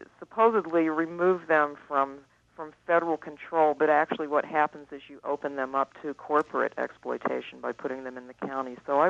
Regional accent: Texas, United States; And I grew up in Texas and went to public school.

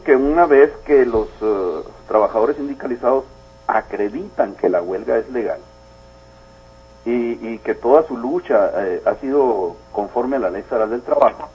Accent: Cananea, Sonora, Mexico; somos nativos de ahí, yo nací en Cananea y me crié, etcétera, y estudié hasta la preparatoria

